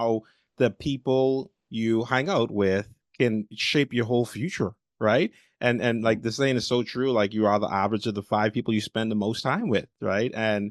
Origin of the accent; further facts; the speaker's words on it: Bahamas; I remember for me growing up in the Bahamas, you know, as a poor island boy.